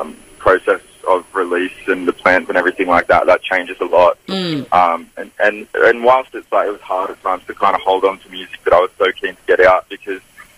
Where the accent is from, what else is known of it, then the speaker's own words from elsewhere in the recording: Wollongong, New South Wales, Australia; now in Melbourne, Australia; I'm originally from Wollongong.